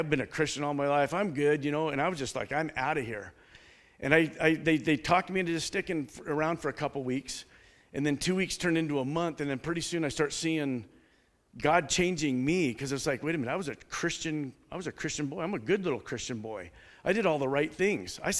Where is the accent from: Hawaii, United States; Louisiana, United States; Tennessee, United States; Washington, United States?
Washington, United States; Spokane Valley; I was born and raised in Spokane Valley, still have a house there, married, 4 kids.